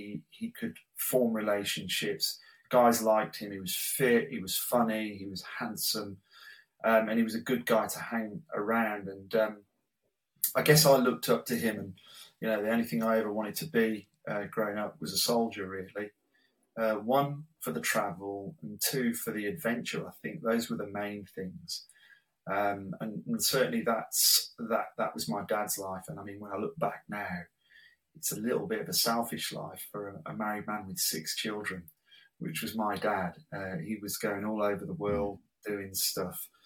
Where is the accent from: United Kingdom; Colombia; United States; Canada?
United Kingdom; Hereford, West Midlands; born there; My claim to fame is I was born in Hereford in the UK because my dad served with the Special Air Service for around 5 years.